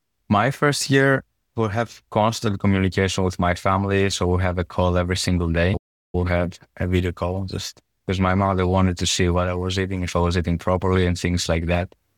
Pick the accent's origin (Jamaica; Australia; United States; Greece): Greece; For example, I'm from Greece.